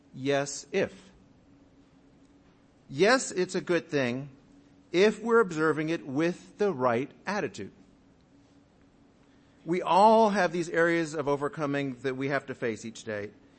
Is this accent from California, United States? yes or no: yes; Pasadena, California, United States; because I grew up in Pasadena